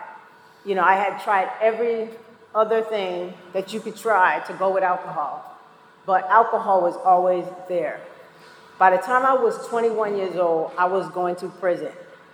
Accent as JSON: {"language": "English", "town": "Boston", "region": "Massachusetts", "country": "United States", "said": "But I come from Boston, and in the city of Boston, we're a different breed of people. We take trains by ourselves at like 8."}